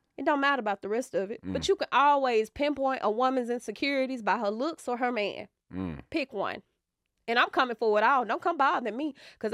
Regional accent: Mississippi, United States; I'm from the country. I'm from the Delta.

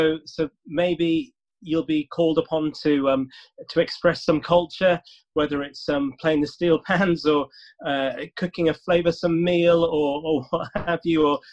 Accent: Yorkshire and the Humber, United Kingdom; when I was growing up in Yorkshire, I thought of myself as a Yorkshireman with Caribbean parents. Whereas as I got older, I realised most people saw me as a Caribbean person who lived in Yorkshire.

